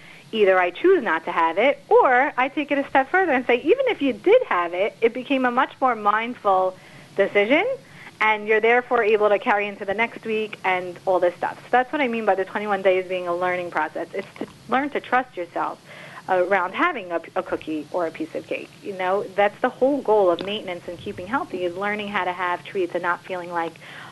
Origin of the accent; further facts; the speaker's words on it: New Jersey, United States; Yeah, sure. So I grew up in New Jersey. I'm actually I call it a mixed breed.